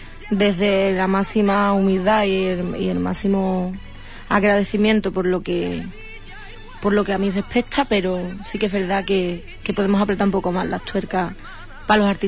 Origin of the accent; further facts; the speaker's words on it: Punta Umbría, Andalusia, Spain; ¿yo qué te voy a decir de Punta Umbría? Pues mi tierra, es mi pueblo, es mi gente.